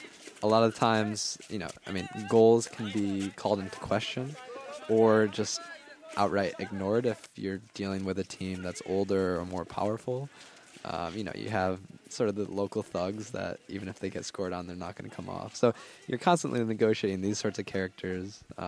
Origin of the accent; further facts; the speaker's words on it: Rochester, New York, United States; I'm from Rochester, New York. I just returned to the US from playing professional soccer in Kabul, Afghanistan.